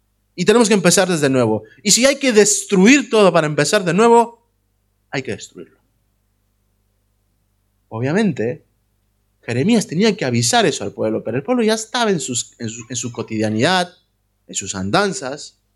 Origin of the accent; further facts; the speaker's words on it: Madrid, Community of Madrid, Spain; Lo digo porque soy de Madrid.